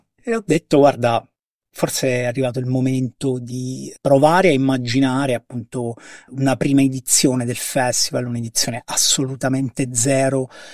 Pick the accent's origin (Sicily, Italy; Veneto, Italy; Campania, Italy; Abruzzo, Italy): Abruzzo, Italy; Pescara; sono di Pescara